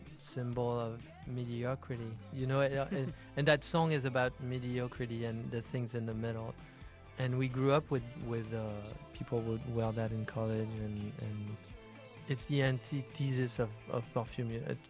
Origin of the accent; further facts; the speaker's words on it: Versailles, Île-de-France, France; English is a second language; it took us time to go far from where we grew up, which is Versailles. And, you know, growing up in Versailles is like growing up in a museum.